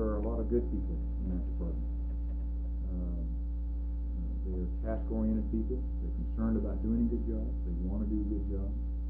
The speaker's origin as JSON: {"language": "English", "town": "Pasadena", "region": "California", "country": "United States", "tie": "born there", "lives_now": "Alaska, United States", "said": "I was born in Pasadena, California, and was never raised. I moved around the country quite a bit, coming to Alaska in 1968 with the Forest Service in Fairbanks."}